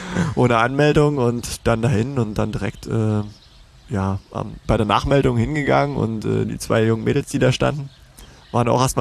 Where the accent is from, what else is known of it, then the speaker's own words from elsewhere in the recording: Döbeln, Saxony, Germany; Das ging schon damals in meiner Heimat in Döbeln